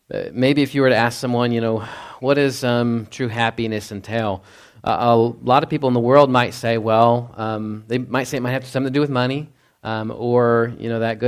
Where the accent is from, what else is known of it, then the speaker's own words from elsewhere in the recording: Texas, United States; So, you know, growing up in Texas, you know, you hear the word rust